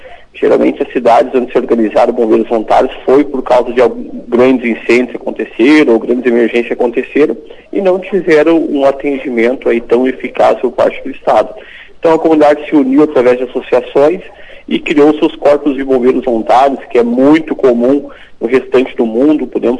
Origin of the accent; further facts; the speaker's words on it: São Sebastião do Caí, Rio Grande do Sul, Brazil; nós estamos aqui na região do Vale do Caí, eu sou de São Sebastião do Caí, mas a gente está no pé da serra, como a gente chama